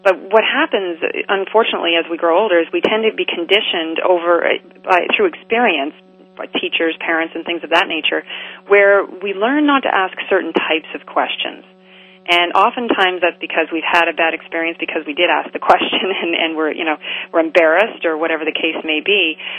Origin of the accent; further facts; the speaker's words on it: Halifax, Nova Scotia, Canada; I'm actually from Halifax, Nova Scotia, originally.